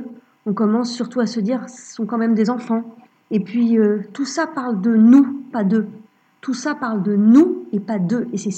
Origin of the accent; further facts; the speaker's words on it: Grand Est, France; je suis née en Lorraine, j'ai grandi en Lorraine.